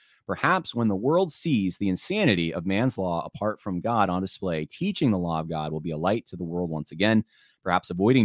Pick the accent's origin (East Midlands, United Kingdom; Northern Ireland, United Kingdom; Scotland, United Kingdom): Northern Ireland, United Kingdom; being from a less educated province of the UK than he is, I'm Northern Irish